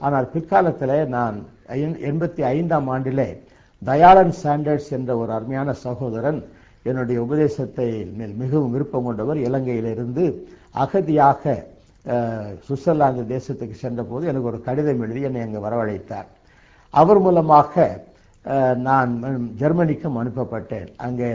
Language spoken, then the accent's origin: Tamil; Tiruchengode, Tamil Nadu, India; என்னுடைய சிறு வயதிலே திருச்செங்கோடு என்ற இடத்திலே நான் பள்ளிக்கூடத்தில் படிக்கும் போது என்னுடைய நண்பர்கள் எல்லாம் பிராமண நண்பர்கள்.